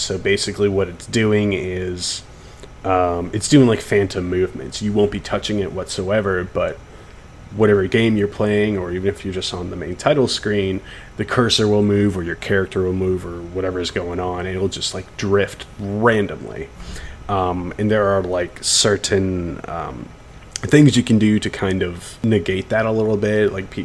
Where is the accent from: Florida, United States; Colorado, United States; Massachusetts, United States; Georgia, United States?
Massachusetts, United States; Boston; I'm from Boston, so I've been in New York a shitload of times.